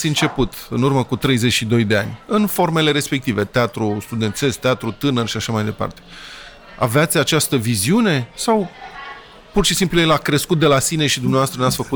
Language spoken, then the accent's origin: Romanian; Bucharest, Romania; Eu sunt bucureștean.